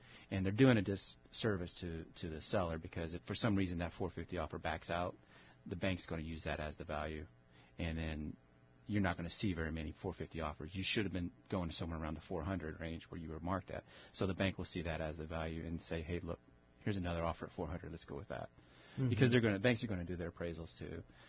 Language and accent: English; Texas, United States; my growing up in Texas and with the whole Bible Belt, you know, there's a lot of fear factor that my family put into me with the Book of Revelations